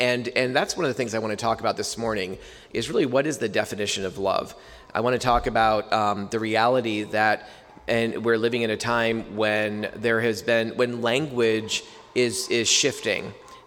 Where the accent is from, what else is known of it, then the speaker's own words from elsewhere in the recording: Whitney Point, New York, United States; I grew up in the Whitney Point area, outside of Whitney Point, so not too far from here